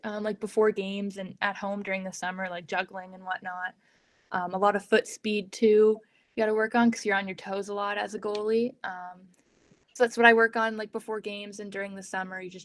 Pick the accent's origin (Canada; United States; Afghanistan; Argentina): Canada; I'm in quarantine right now too, as a Canadian.